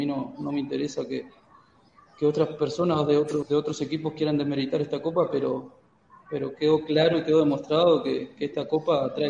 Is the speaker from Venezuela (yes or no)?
no; Uruguay; estaba en un equipo que estaba luchando el ascenso en Uruguay, que aparte era el equipo de mi pueblo.